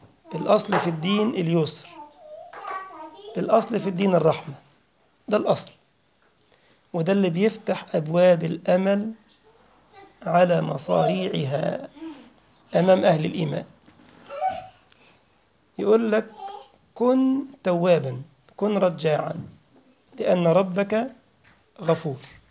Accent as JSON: {"language": "Arabic", "country": "Egypt", "said": "بنسميها عندنا في مصر خوذة على الرأس كده من حديد"}